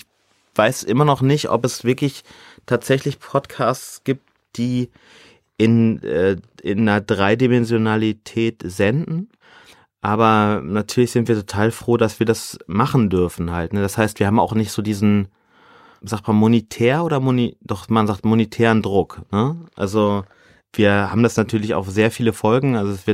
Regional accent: North Rhine-Westphalia, Germany; now in Hamburg, Germany; also ich komme ja aus dem Ruhrgebiet, da sagt man Kirmes.

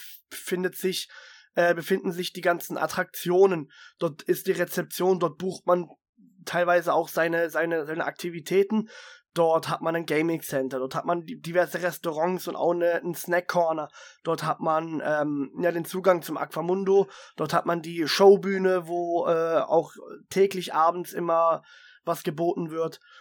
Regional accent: Baden-Württemberg, Germany; Ich komme ja aus Baden-Württemberg und rüber ins Saarland.

